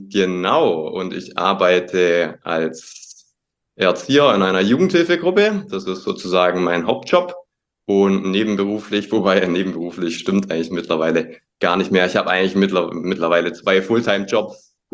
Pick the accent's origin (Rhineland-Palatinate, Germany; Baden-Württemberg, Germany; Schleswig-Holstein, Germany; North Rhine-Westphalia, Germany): Baden-Württemberg, Germany; Ravensburg; Ich komme tatsächlich aus Ravensburg, das liegt in Oberschwaben, nicht in Bayern, wobei das auch nicht so weit entfernt ist, aber geografisch zählen wir offiziell zu Baden-Württemberg.